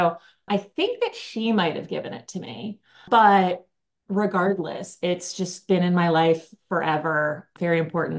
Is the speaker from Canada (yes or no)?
no; United States; I'm the youngest of five children. And I grew up in Montgomery County in a Victorian style house, but was a new build.